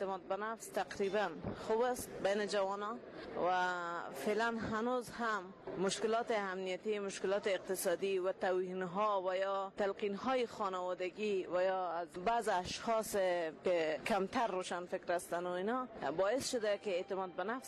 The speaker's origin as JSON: {"language": "Persian", "region": "Kabul", "country": "Afghanistan", "said": "از کابل هستم و در هرات مؤسس مکتب خصوصی"}